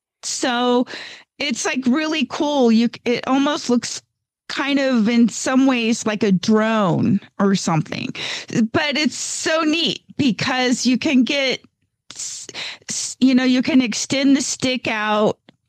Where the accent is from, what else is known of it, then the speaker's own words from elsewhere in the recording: Gardnerville, Nevada, United States; from Gardnerville, Nevada.